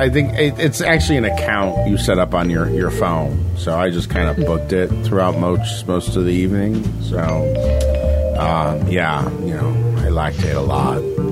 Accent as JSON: {"language": "English", "region": "Minnesota", "country": "United States", "said": "I'm from Minnesota. I got a cold."}